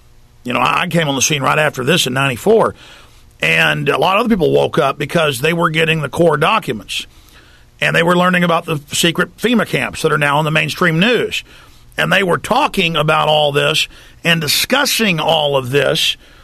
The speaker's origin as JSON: {"language": "English", "region": "Texas", "country": "United States", "said": "I'm from Texas, so."}